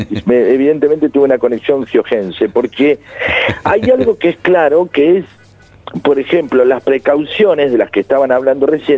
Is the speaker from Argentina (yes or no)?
yes; Buenos Aires, Argentina; yo soy un porteño que va a Mendoza